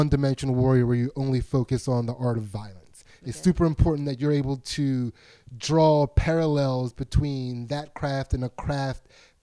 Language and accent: English; Pottstown, Pennsylvania, United States; Louis Gibbs, who I grew up with in Pottstown, Pennsylvania.